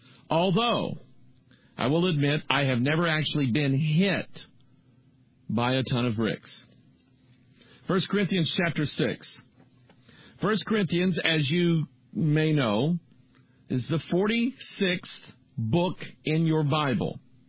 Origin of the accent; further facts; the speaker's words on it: Arkansas, United States; I come from Arkansas. I have reason to go back down there to see relatives or to be part of a funeral of dear departed family members.